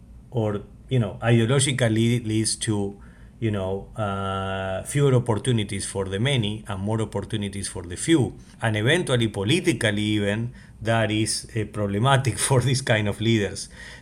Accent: Argentina; I'm from Argentina and I was born like in 1975, and sooner, you know, we had a coup d'etat and I lived the first decade of my life under dictatorship.

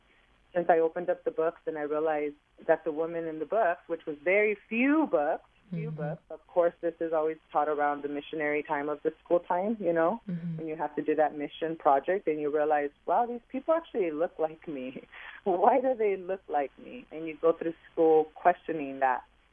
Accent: Los Angeles, California, United States; I was born and raised in East LA. I am the youngest out of 8 children.

